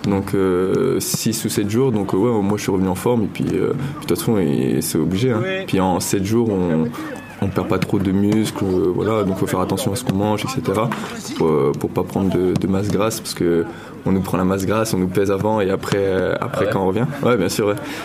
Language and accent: French; Thonon-les-Bains, Auvergne-Rhône-Alpes, France; moi je suis rentré chez moi à Thonon-les-Bains avec ma famille